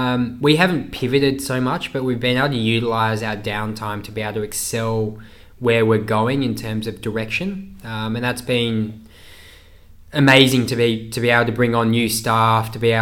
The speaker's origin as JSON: {"language": "English", "town": "Townsville", "region": "Queensland", "country": "Australia", "tie": "born or raised there", "also_born_or_lived": "United Kingdom", "said": "So I grew up in Townsville, worked in the UK."}